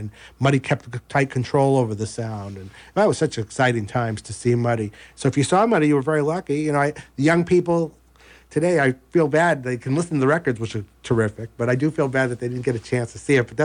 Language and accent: English; Arkansas, United States; I'm from Arkansas.